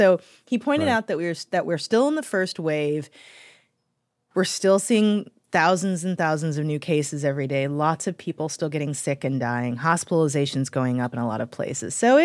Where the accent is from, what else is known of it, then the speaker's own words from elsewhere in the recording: St. Louis, Missouri, United States; Well, no, my hometown paper is the St. Louis Post-Dispatch.